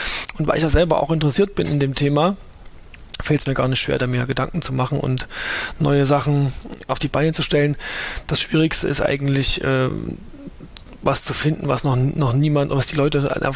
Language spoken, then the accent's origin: German; Thuringia, Germany; Bin aus Thüringen, hört man vielleicht auch